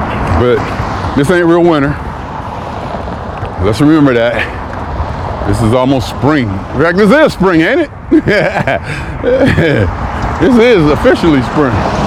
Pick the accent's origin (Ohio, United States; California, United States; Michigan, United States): Ohio, United States; I said, I'm from Ohio. We bowl. I grew up bowling.